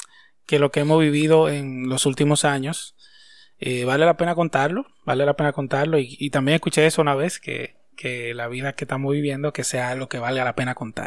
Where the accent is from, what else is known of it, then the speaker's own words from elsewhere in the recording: Constanza, La Vega, Dominican Republic; Soy de aquí, de República Dominicana, de una zona bien bonita de aquí, que se llama Constanza, una zona de un clima frío, un pueblo muy tradicional y sencillo. Y fui criado en un ambiente así, un ambiente tranquilo, de mucho estudio, muy vinculado a la iglesia. Mis padres son cristianos.